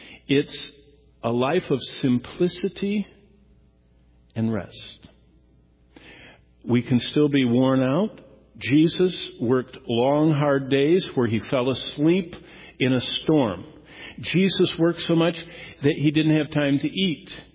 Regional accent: Lansing, Michigan, United States; I grew up in Lansing, but my ancestral home where my ancestors are from is an 1820 log cabin in around St. John's.

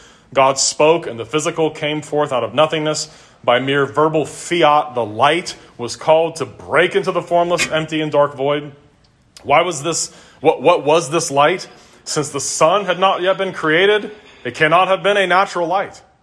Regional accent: Cincinnati, Ohio, United States; When I was growing up in Cincinnati

